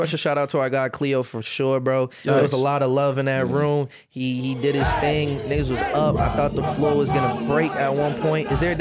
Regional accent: Brockton, Massachusetts, United States; I'm from Brockton. I'm in the 508, and even the 508 is not just Brockton.

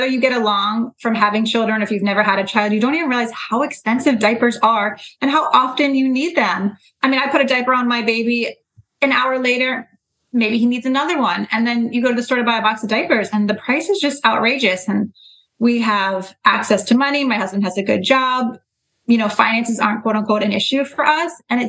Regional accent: Annapolis, Maryland, United States; now in Washington, United States; So I grew up in Annapolis, born and raised for the most of my life. I came to DC after I went to the University of Maryland.

